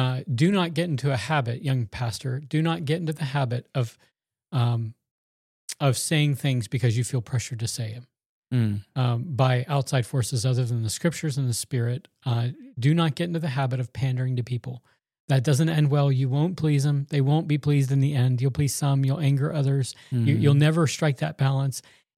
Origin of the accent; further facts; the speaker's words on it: the South, United States; You know, I'm from the South. We have porches down there.